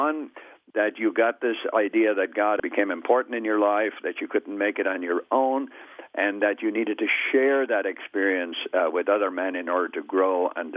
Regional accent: Ireland; I'm a regular practicing Catholic. I grew up in Ireland in the 40s, 50s.

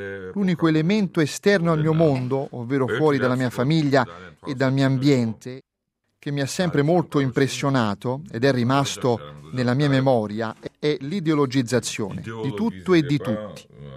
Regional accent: Georgia; In Georgia a questa cultura europea si deve aggiungere anche la cultura islamica, perché il mio paese si trova all'incrocio fra le strade dell'est e dell'ovest.

